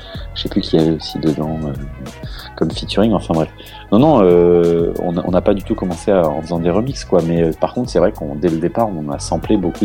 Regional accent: Nantes, Pays de la Loire, France; now in Bordeaux, France; Moi, j'ai beaucoup, enfin mes parents ont beaucoup déménagé. Moi, je suis nantais.

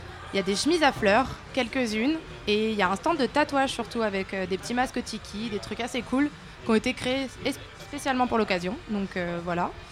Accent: Bourg-en-Bresse, Auvergne-Rhône-Alpes, France; là d'où on vient d'ailleurs avec Adrien, on est de Bourg-en-Bresse.

